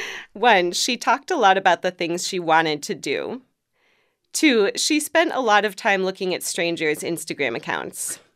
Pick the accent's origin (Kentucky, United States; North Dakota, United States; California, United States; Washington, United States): Washington, United States; Seattle; born or raised there